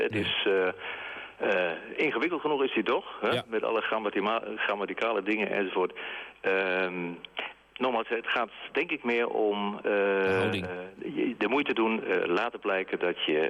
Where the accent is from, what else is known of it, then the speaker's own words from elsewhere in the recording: Germany; Dutch is a second language; ik ben een Duitse jongen en ik ben met een Nederlands meisje getrouwd.